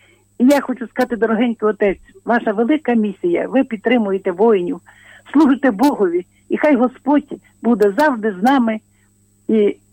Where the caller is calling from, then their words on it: Lviv, Lviv Oblast, Ukraine; дорогенькі Радіо Марія … зі Львова.